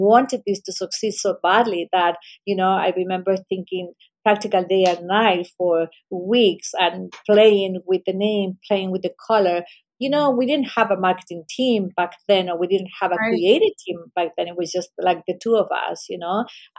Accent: Chile; And personally, I come from Chile.

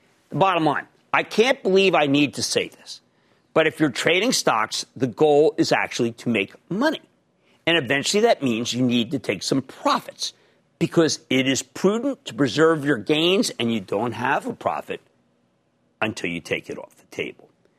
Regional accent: Philadelphia, Pennsylvania, United States; I have rhino skin, and I welcome criticism. I'm from Philadelphia.

